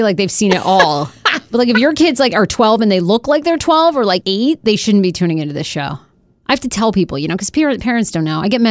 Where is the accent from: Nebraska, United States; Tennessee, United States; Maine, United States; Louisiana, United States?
Maine, United States; I mean, I grew up in Maine, so like yesterday was nothing.